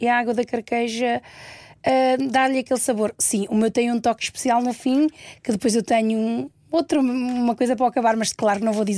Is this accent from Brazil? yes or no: no; Centro, Portugal; na minha zona, na minha terra, como é uma aldeia de montanha, ainda temos o padre a ir a casa